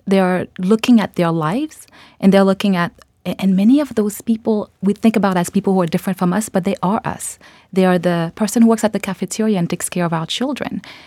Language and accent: English; Haiti; moved away; I'm an immigrant from Haiti